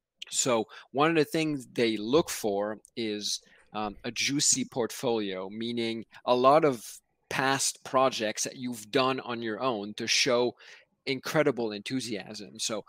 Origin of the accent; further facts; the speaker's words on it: Canada; now in United States; as I'm Canadian.